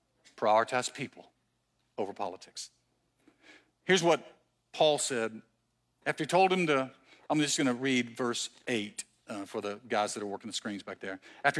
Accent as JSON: {"language": "English", "region": "Mississippi", "country": "United States", "said": "I'm from Mississippi, and one of them is a Mississippi State and the other is an Ole Miss fan."}